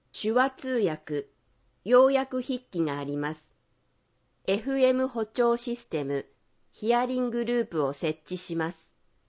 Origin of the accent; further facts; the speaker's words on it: Yokkaichi, Mie, Japan; 地元四日市で働けることを嬉しく思いながら